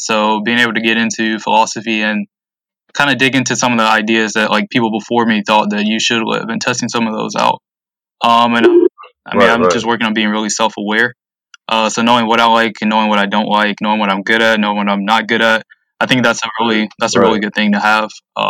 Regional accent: Carrollton, Georgia, United States; now in Kentucky, United States; So my name's … I'm from Carrollton, Georgia. Hoops is my passion.

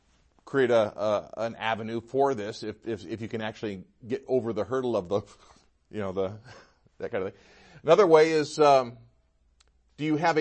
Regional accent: Midwest, United States; also born or lived in South, United States; Growing up in the Midwest, having lived in the South, there's enough background in those two parts of the country

